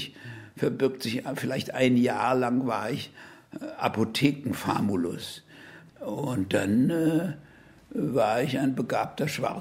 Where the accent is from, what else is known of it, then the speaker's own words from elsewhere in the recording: Berlin, Germany; ich in einer Siedlung aufgewachsen bin im Norden Berlins, die von meinem Vater gegründet war.